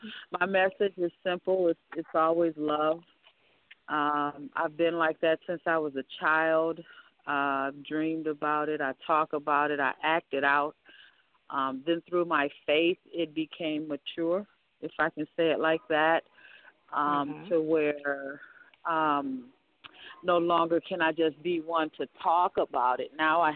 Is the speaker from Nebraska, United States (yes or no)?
no; Minneapolis, Minnesota, United States; I'm from the Minneapolis area. I've been doing spoken word and poetry as a performing artist since 2005 here in my town.